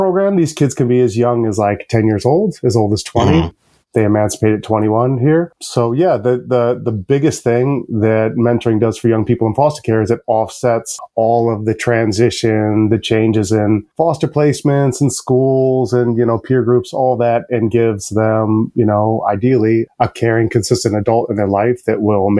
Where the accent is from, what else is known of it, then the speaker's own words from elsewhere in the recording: Cleveland, Ohio, United States; And I wound up back in my hometown, Cleveland. I've been back here for 8 years.